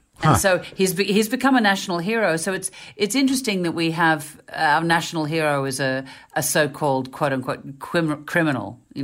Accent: Melbourne, Victoria, Australia; I grew up in Melbourne.

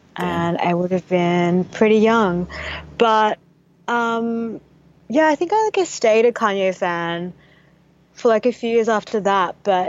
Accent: Australia; I'm from Australia.

